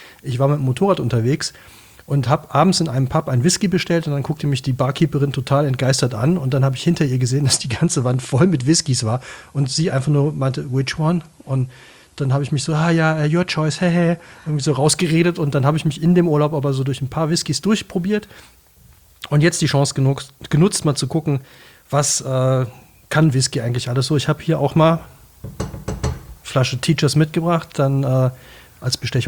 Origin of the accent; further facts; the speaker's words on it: Cologne, North Rhine-Westphalia, Germany; ich bin Kölner